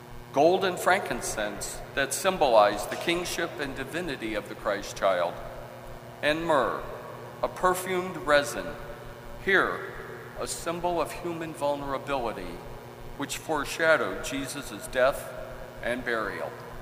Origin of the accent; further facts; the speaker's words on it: St. Louis, Missouri, United States; my mind conjured up childhood memories of growing up in St. Louis. A parish adjacent to my home parish was named Epiphany